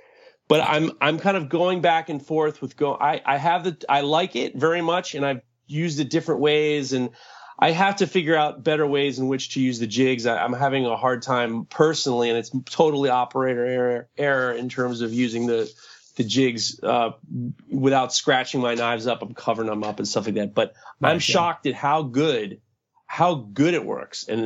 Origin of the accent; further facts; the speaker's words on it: New York City, New York, United States; Growing up in New York City, I grew up with the artist Keith Haring.